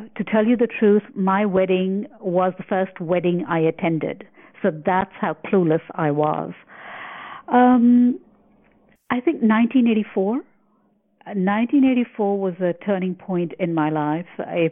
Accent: Kuwait City, Al Asimah Governorate, Kuwait; moved away as an adult; also born or lived in New Zealand / Australia; I am a product of the diaspora. I was born and raised in Kuwait City. Went to a Roman Catholic boarding school for the formative years of my life.

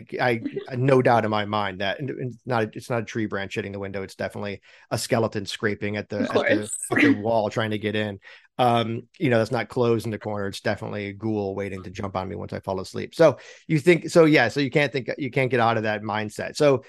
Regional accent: Michigan, United States; moved away as an adult; now in Los Angeles, United States; I've been in Los Angeles for a while, now 30 years. I basically grew up as an adult here, and I thought I was born and raised outside Detroit.

